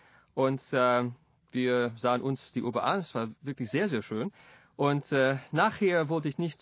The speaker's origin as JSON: {"language": "German", "town": "Pittsburgh", "region": "Pennsylvania", "country": "United States", "second_language": "German", "lives_now": "Berlin, Germany", "said": "Ich komme aus der Nähe von Pittsburgh in den Staaten, in den USA."}